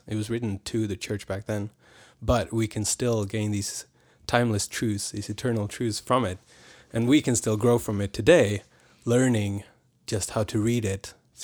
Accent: Sweden; now in Lakeside, United States; Yep. Grew up across the street from each other.

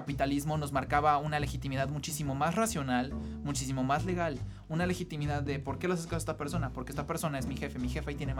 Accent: Mexico; no solamente porque somos generación Z, sino porque somos mexicanos

